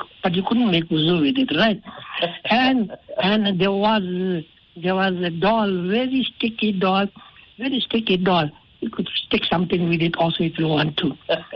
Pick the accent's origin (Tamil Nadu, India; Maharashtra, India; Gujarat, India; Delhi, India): Gujarat, India; Kator; also born or lived in South Africa; my hometown, India hometown, Kator. I was born in South Africa, but my family was in Kator, sometime in Mota Waracha, sometime in Surat.